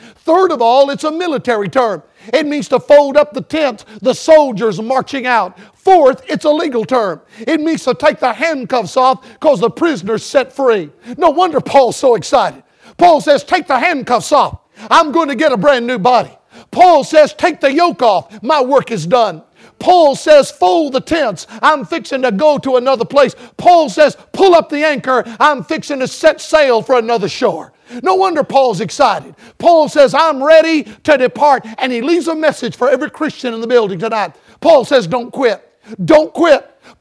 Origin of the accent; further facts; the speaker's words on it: Florida, United States; I mean, I'm from Florida. I had to wear the thermals and the gloves, and I had to have a toboggan.